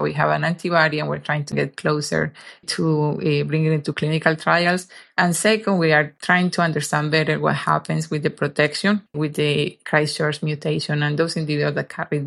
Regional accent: Colombia; Yes, I'm from Colombia originally, yes.

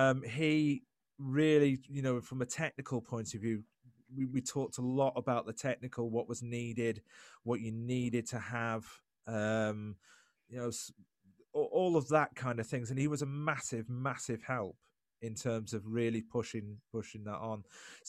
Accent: East Midlands, United Kingdom; now in Yorkshire, United Kingdom; I'm originally from Lincolnshire, but I'd met my current wife Elaine by then. So I moved up to Yorkshire, where we both now live

